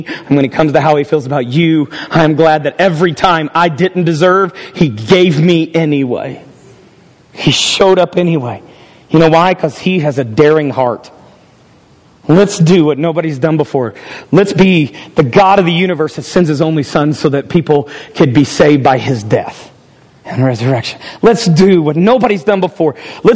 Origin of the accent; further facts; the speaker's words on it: United States; And being an American, I take what's easy.